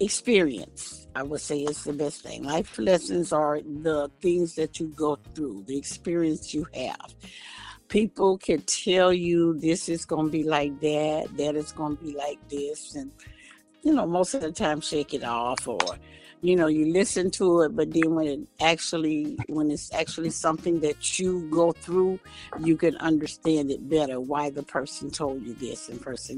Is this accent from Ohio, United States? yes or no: no; Miami Gardens, Florida, United States; I'm from Miami Gardens, Florida.